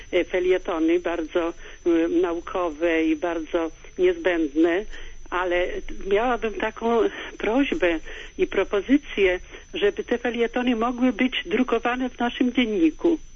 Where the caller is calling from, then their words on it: Warsaw, Masovian Voivodeship, Poland; Ja z Warszawy telefonuję